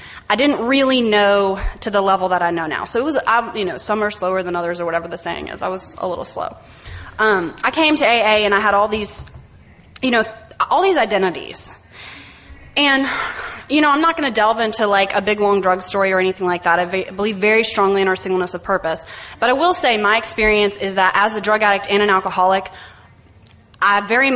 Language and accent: English; New Orleans, Louisiana, United States; Hi, I'm from New Orleans. Area 27, Louisiana.